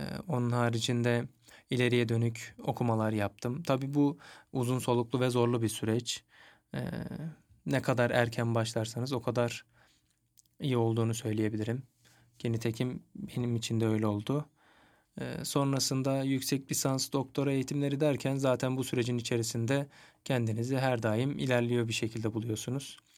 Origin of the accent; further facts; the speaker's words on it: Çankırı, Çankırı Province, Turkey; 1992 yılında Çankırı'da doğdum. İlk orta ve lise eğitimimi Çankırı'da tamamladım.